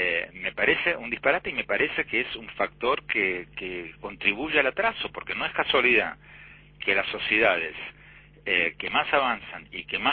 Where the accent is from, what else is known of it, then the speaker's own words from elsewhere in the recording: Argentina; now in United States; mismo en Estados Unidos, donde vivo desde que me fui de Argentina en 1976